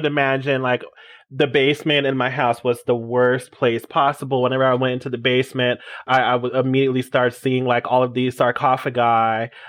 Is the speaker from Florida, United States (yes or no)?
no; Atlanta, Georgia, United States; now in Sedona, United States; But I'm originally from Atlanta. So shout out to all my ATL native people. I know we're a dying breed. Just moved out here to Sedona a few months ago and I'm loving it.